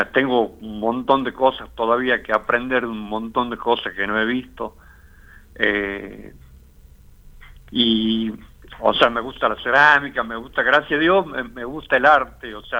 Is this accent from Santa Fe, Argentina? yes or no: no; Salta, Argentina; moved away; yo una de las cosas por las que me fui de Argentina, de Salta, de Latinoamérica, era por la falta de libertad.